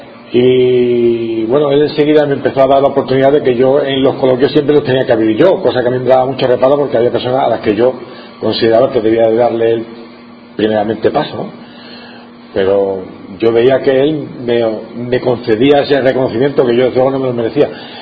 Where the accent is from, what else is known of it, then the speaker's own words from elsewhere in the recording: Cáceres, Extremadura, Spain; now in Jerez de la Frontera, Spain; allí en mi pueblo de Cáceres el nombre de Jerónimo Roldán se me hizo familiar desde que yo era bien pequeñito.